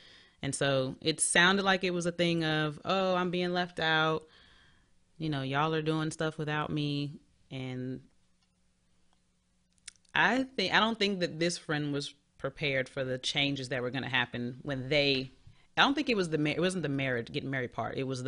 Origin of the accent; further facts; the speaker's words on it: Charlotte, North Carolina, United States; I am from Charlotte, raised in Charlotte, not born in Charlotte.